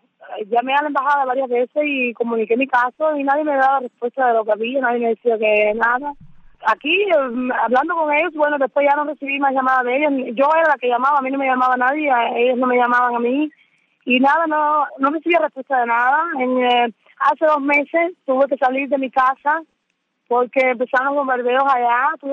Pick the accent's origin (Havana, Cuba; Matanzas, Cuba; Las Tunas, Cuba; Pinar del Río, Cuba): Pinar del Río, Cuba; now in Syria; Yo soy de Pinar del Río.